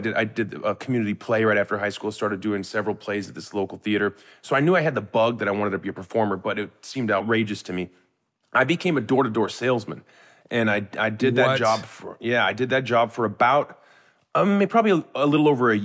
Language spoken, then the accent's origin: English; Lake Stevens, Washington, United States; I grew up in a town called Lake Stevens in Washington State